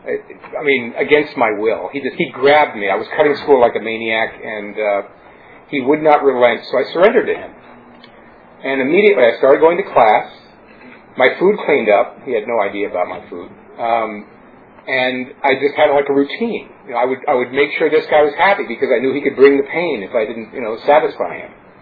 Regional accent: New York City, New York, United States; I grew up in New York City, and New York has Jewish delis. It has Puerto Rican delis. It has Italian delis. It has Chinese delis.

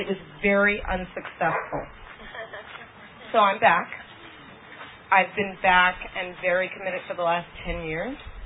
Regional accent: Brooklyn, New York, United States; So I grew up in Bed-Stuy, Brooklyn, the youngest of three girls. I lived under the poverty line.

